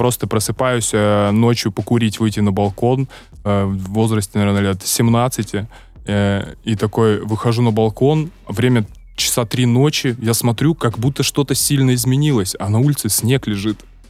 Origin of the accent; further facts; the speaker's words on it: Novy Urengoy, Yamalo-Nenets Autonomous Okrug, Russia; Было очень скучно у меня в родном городе, в Новом Уренгое, без интернета